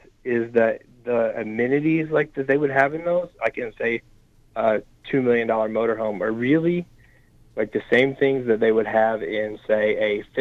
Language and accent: English; Indianapolis, Indiana, United States; Oh yeah, I mean, growing up in Indianapolis, that's, you know, everybody is, I think. You know, it's what you do here.